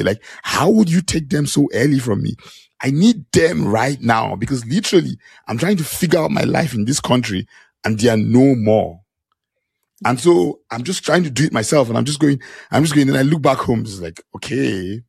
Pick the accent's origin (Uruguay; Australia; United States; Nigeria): Nigeria; now in Canada; I'm Nigerian Canadian, but I'm somewhere in between.